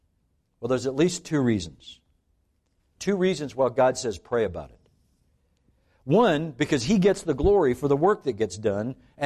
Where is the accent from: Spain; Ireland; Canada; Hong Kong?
Canada; also born or lived in Glasgow; now in United States; I'm actually an immigrant to the United States. I was born in Glasgow, Scotland, and then I was raised in Canada. And about 10 years ago, my family and I, by choice, became citizens of the United States, actually at Valley Forge, of all places.